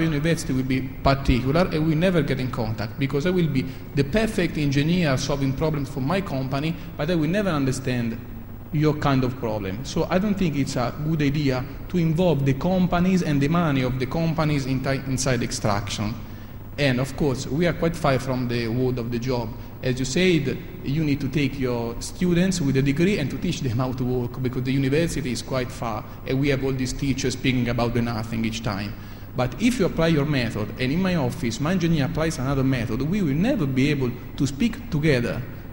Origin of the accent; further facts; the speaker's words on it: Italy; I come from Italy